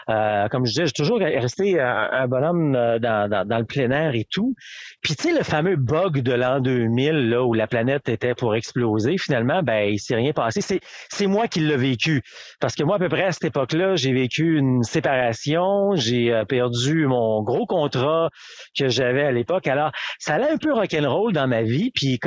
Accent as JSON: {"language": "French", "town": "Sherbrooke", "region": "Quebec", "country": "Canada", "tie": "born or raised there", "said": "je viens de Sherbrooke plus précisément, oui. Et on avait un chalet à Sainte-Catherine-de-Hatley qui est à peu près dans le triangle là, de Sherbrooke, North-Hatley, puis Magog. Et j'ai passé toute mon enfance là de zéro jusqu'à l'adolescence"}